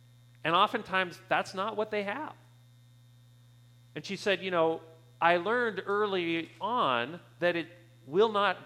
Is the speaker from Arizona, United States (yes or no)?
yes; Arizona, United States; My cousin, who I grew up with in Arizona, her life took a bit of a different direction than mine.